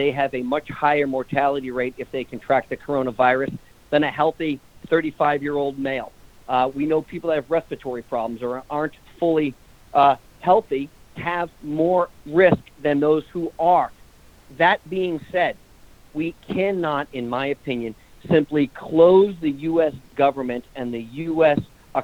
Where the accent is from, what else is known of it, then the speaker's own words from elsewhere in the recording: New Hampshire, United States; that's about 7 times the population of my home state of New Hampshire